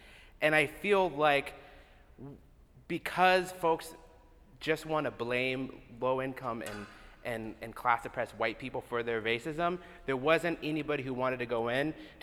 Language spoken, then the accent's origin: English; Colorado, United States; And I'm from Colorado, I'm from rural Colorado. And so I understand what the federal government does to local farmers.